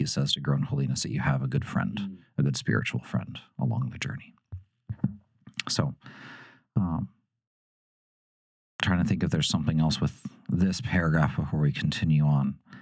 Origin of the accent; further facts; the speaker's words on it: Texas, United States; I'm from Texas.